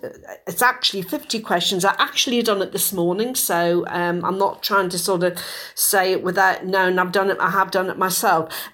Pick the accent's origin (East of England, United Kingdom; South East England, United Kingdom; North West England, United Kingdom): South East England, United Kingdom; Worthing; you're from West Sussex, as I say, I'm from Worthing.